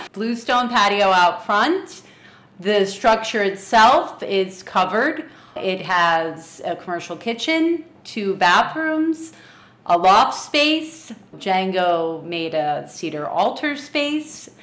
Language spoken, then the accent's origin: English; Palenville, New York, United States; For me, the most magical part of growing up in Palinville was the creeks. The creeks are what make the area special. I grew up swimming by the age of three with all of my sisters.